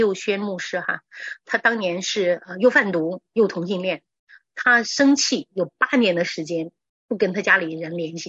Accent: China; 这是我们中国人常常最亲切的一个问候哈，你吃饭了吗？

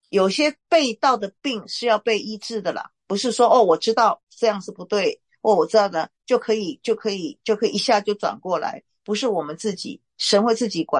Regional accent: Taiwan; 就有点像我们台湾人的那种拜偶像的心态了

